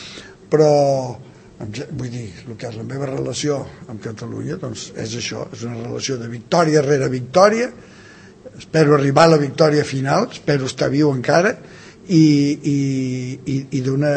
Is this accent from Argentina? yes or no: no; Mexico; Catalan is a second language; now in Spain; com a pobre mexicà comença a sentir malament, no? Però quan tinc el goig de venir a Catalunya el 64